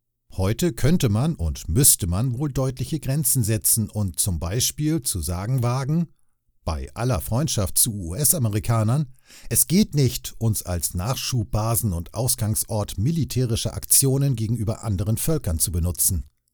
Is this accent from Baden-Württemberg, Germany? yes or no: yes; Heidelberg, Baden-Württemberg, Germany; Ich habe als junger Mensch in Heidelberg, meiner Heimatstadt, eine Reihe von produktiven kulturellen Erfahrungen